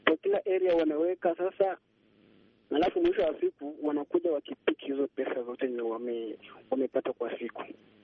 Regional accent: Uganda; now in Eldoret, Kenya; mimi ni Mganda lakini kwa sasa hivi niko Eldoret, Kenya.

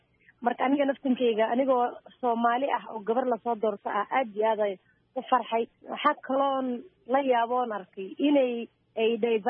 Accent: Kenya; markaan ku noqono gobolkayga aan ku noqdo Kenya

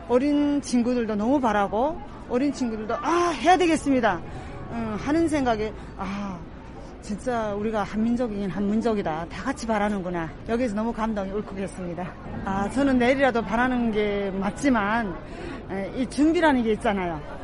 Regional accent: North Korea; now in South Korea

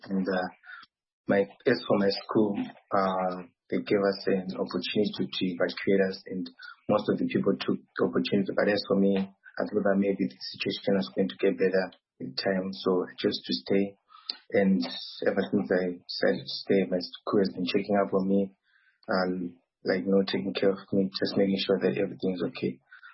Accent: Zimbabwe; now in Ukraine; from Zimbabwe, and I'm in Ukraine, Chinitsky, and I'm studying computer engineering, and I'm in my third year.

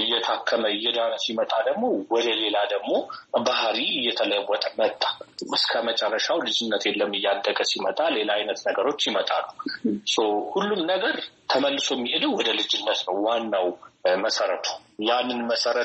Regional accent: Addis Ababa, Ethiopia; born there; የተወለድኩት በአዲስ አበባ ነው።

